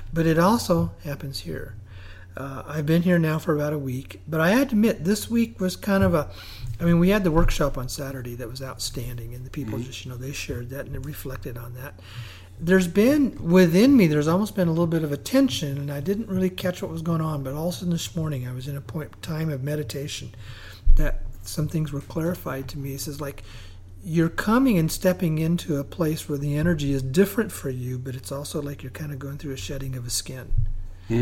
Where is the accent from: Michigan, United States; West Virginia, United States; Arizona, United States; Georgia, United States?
Arizona, United States; Sedona; now in Maui, United States; I'm from Sedona, and I absolutely believe Sedona is one I call those magical, sacred places here on the planet.